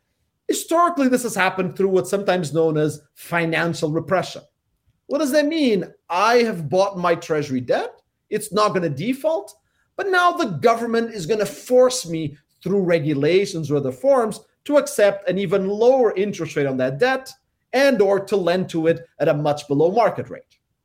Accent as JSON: {"language": "English", "country": "United States", "said": "I would be nervous, not just for being an American, but also for being a citizen of the world"}